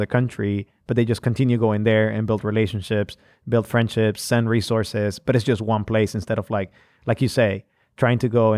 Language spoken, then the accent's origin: English; Nicaragua; You know, I myself, I'm from another country. I'm not from the United States. And I do remember missionaries coming into my country, into Nicaragua.